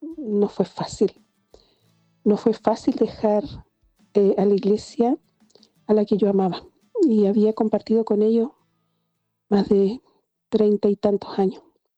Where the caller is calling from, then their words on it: Traiguén, Araucanía, Chile; de Traiguén, del sur de Chile.